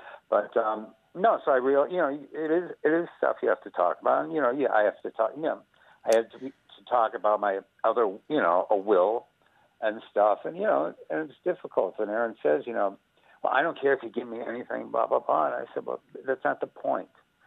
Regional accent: United States; I'm from America.

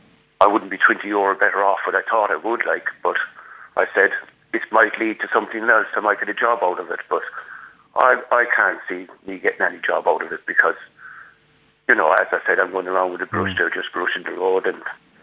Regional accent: Limerick, Munster, Ireland; In a village here in County Limerick. I'm from Limerick City myself, but we bought a house out here in 2007.

